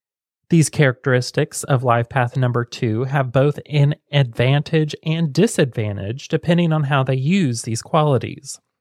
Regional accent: Muncie, Indiana, United States; born there; I was born on September 28th, 1990 in Muncie, Indiana as well, in the same place Shane was

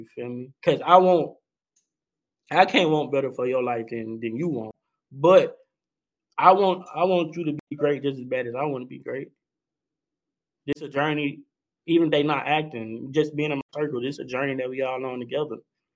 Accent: Little Rock, Arkansas, United States; Like I said, I grew up in East Little Rock, but we didn't want for nothing, man.

